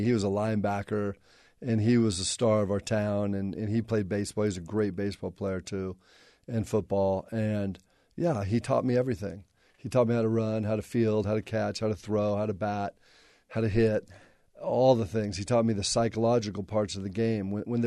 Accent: La Crescenta, California, United States; Camelot. It was awesome. I lived at in a place called La Crescenta. It's kind of a little suburb of L.

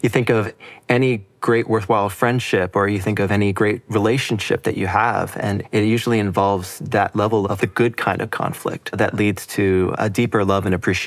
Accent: United States; I don't speak that much Korean. I grew up in the States

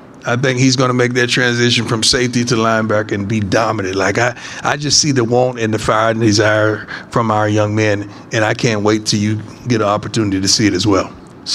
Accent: Fort Myers, Florida, United States; I'm a brother from Fort Myers, Florida

